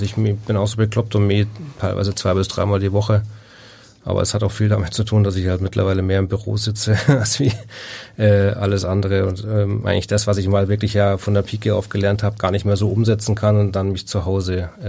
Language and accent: German; Bavaria, Germany; ich komme aus Bayern, ich bin rasenverwöhnt.